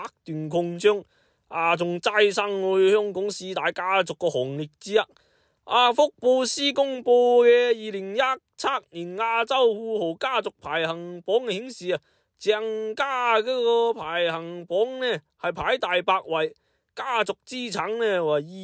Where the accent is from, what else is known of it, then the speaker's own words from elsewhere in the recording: Chaozhou, Guangdong, China; 系我哋潮州人嚟噶